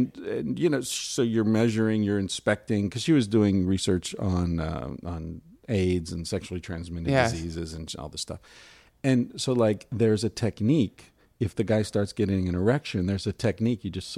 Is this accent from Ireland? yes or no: yes; Ireland; I'm Irish.